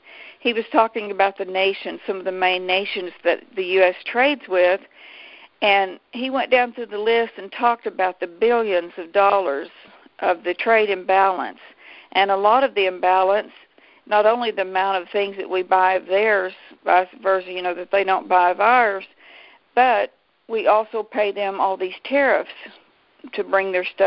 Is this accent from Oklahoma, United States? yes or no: yes; Duncan, Oklahoma, United States; Well, that happened in my hometown anyway, in Duncan, Oklahoma.